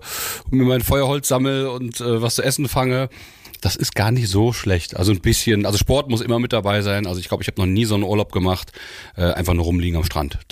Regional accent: Hesse, Germany; born there; Also ich bin zwar geboren worden in Hessen, kann ich mich nicht daran erinnern, meine Eltern haben damals da studiert, dann war ich zur Ausbildung in Hessen, als Fischwirt ich gemacht habe, 3 Jahre.

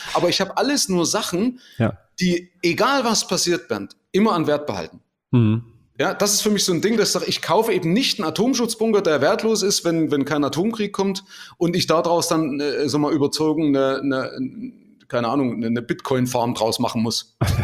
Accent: Germany; als Deutscher

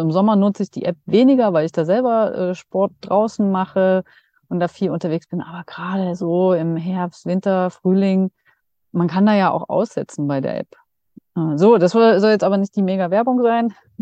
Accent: Dresden, Saxony, Germany; Ich bin jetzt gerade noch in Dresden und bin dann aber wieder unterwegs, also in Dresden, weil das hier meine Heimat ist.

